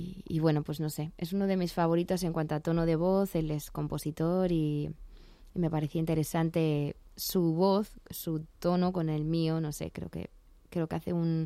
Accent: Madrid, Community of Madrid, Spain; born or raised there

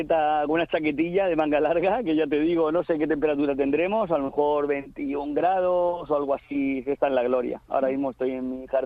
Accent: Region of Murcia, Spain; moved away as an adult; now in Pantín, Spain; Sí, yo soy de Murcia, pero me vine a Galicia hace 3 años con mi mujer

